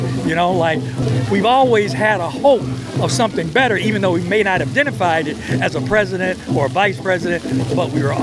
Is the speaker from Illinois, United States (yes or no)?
no; Buffalo, New York, United States; Because, you know, I'm coming from Buffalo, New York, into San Antonio, Texas.